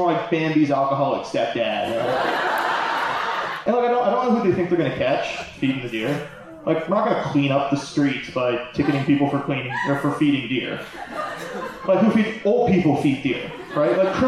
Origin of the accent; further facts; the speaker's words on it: Saint John, New Brunswick, Canada; I am from St. John.